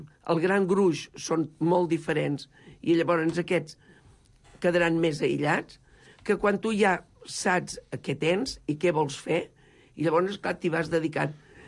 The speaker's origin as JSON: {"language": "Catalan", "town": "Sarrià", "region": "Catalonia", "country": "Spain", "said": "Les Planes està tocant a Sarrià. Bueno, som de Sarrià, deixem-ho ben clar."}